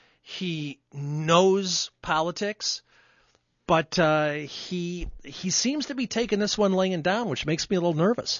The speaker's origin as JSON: {"language": "English", "town": "Evanston", "region": "Illinois", "country": "United States", "tie": "born or raised there", "said": "I grew up in Evanston, our arch rivals New Trier"}